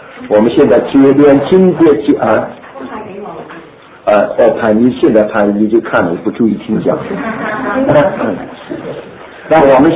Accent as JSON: {"language": "Chinese", "country": "China", "said": "这个他们美国人瞧像我们中国人这样的欣赏 English， 因为我们读英文好像读中文一样。"}